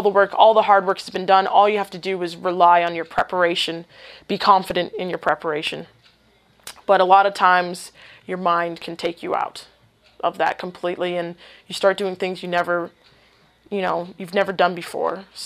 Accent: Canada; For those who are watching, just know that I'm Canadian

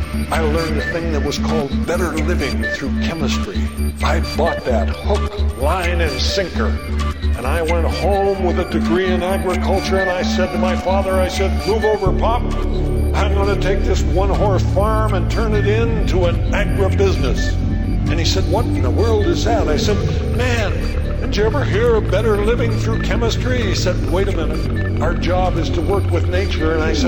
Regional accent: Montana, United States; I came from Montana. Montana is not the hotbed of vegetarianism.

